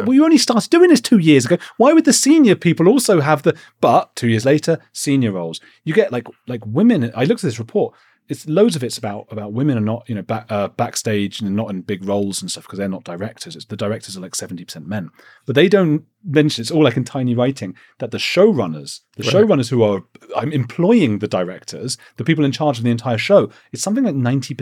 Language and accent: English; United Kingdom; I'm British, but I'm told he's somebody.